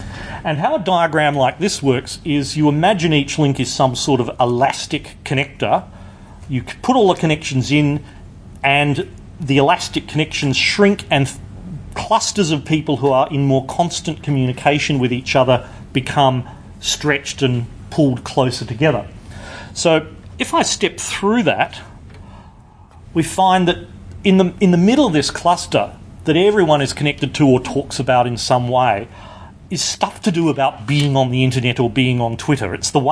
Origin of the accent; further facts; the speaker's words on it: Adelaide, South Australia, Australia; I'm from Adelaide, careful what you say.